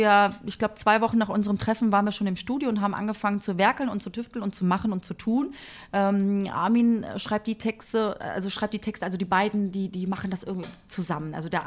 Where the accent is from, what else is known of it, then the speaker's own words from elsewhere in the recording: Cologne, North Rhine-Westphalia, Germany; Ja, ich komme aus Köln. Bin da geboren, aufgewachsen, eine echte Frohnatur.